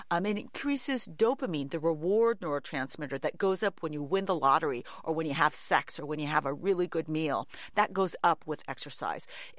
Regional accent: San Francisco, California, United States; My hometown is San Francisco. You know, I grew up in California playing a lot of tennis.

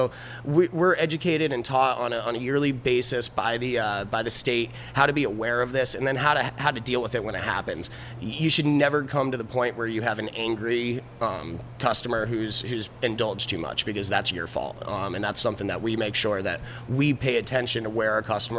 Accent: Peru, Vermont, United States; I was living in southern Vermont. I'm originally from Peru, Vermont

